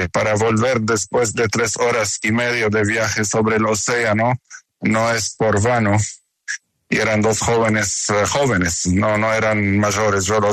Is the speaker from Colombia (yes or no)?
yes; Colombia; yo soy colombiano, con orgullo.